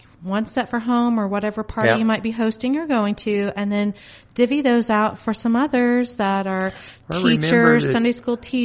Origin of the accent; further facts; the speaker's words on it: Vincennes, Indiana, United States; We're from Vincennes. Charlie's candy shop is, you know, overflowing with turtles.